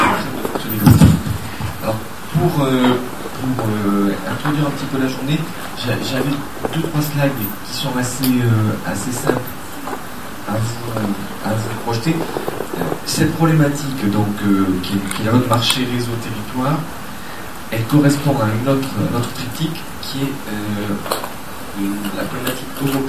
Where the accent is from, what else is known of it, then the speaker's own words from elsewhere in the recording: Béziers, Occitanie, France; moi je suis originaire de Béziers